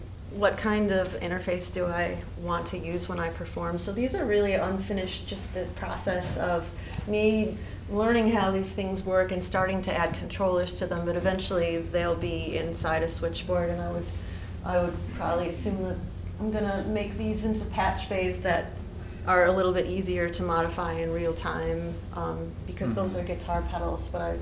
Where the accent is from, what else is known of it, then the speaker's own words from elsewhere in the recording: Midwest, United States; But the actual idea came in the summer in between, far from there, more close to my roots because I'm from the Midwest.